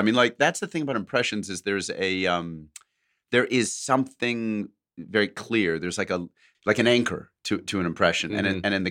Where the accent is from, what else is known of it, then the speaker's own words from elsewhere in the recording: New Zealand; now in Australia; At present, I am in week 4 of an 8-week COVID lockdown in Western Sydney, Australia. But I'm originally from New Zealand.